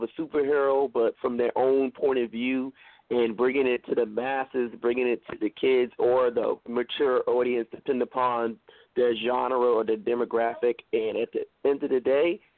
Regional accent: Newark, New Jersey, United States; I'm from Newark, New Jersey

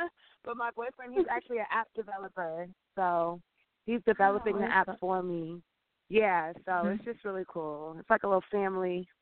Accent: Louisiana, United States; You know, I'm a little ratchet because I'm from Louisiana.

